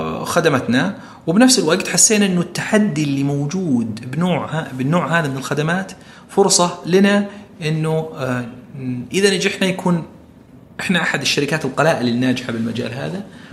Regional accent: Saudi Arabia; في سوبر ماركت كثير عندنا بالسعوديه

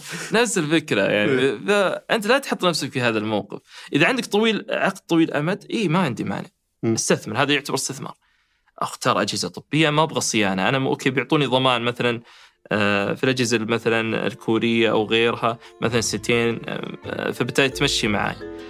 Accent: Saudi Arabia; لأنه ترى مخالفات التعقيم جدا صارمة عندنا في السعودية

